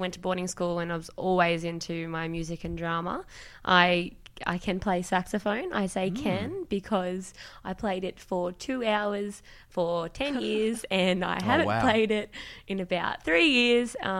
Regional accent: Mudgee, New South Wales, Australia; Well, so I'm from Mudgee.

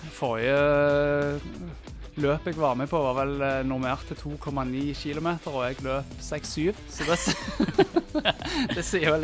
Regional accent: Stavanger, Rogaland, Norway; Jo, jeg en kar på 40 år, far til to. Bosatt I Stavanger, fra Stavanger, som kanskje dialekten min røper.

